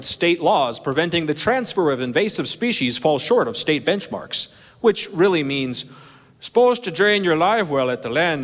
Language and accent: English; Hibbing, Minnesota, United States; also born or lived in Keewatin / Nashwauk / Zim; I am an Iron Ranger. I say that with some confidence. I was born here in Hibbing, the largest city on the Mesabi. My parents took me home from the hospital to Keewatin. That's on the Iron Range. We moved to Nashwauk.